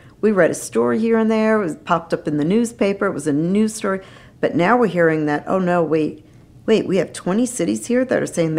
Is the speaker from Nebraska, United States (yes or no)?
no; Rocky Point, New York, United States; where I grew up in Rocky Point, it was mainly Italian.